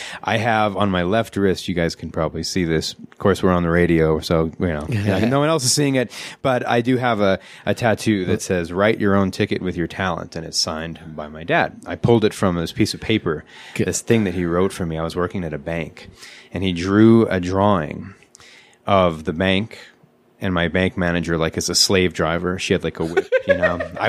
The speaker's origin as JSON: {"language": "English", "region": "New York", "country": "United States", "tie": "born or raised there", "said": "We talked about, like, we grew up in New York."}